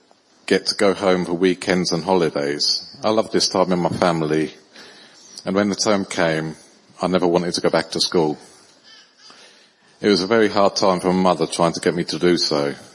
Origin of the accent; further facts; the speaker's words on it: Houghton Regis, East of England, United Kingdom; I spent most of my life living in and around Luton. I grew up in Helton Regis with my family.